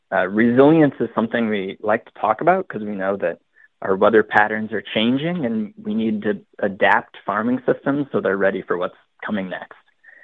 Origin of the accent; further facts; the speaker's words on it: Monticello, Illinois, United States; now in Madison, United States; I was born and raised in Illinois before I say that I currently live in Madison, Wisconsin. So I'm originally from Monticello